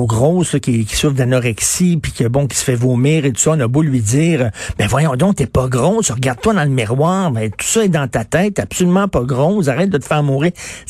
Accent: Verdun, Quebec, Canada; Moi, je viens de Verdun

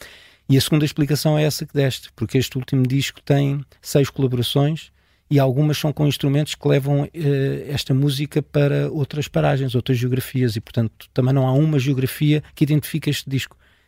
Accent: Lisbon, Portugal; Eu sou de Lisboa.

